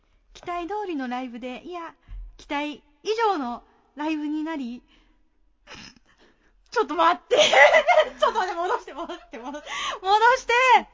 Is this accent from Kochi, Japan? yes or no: no; Sasebo, Nagasaki, Japan; 私たちのふるさと佐世保を見に京都からワンマンライブを来ていただいて